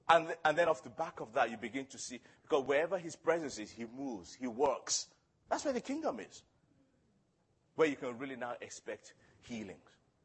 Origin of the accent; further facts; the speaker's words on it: Nigeria; And I'm Nigerian. And I'm Nigerian.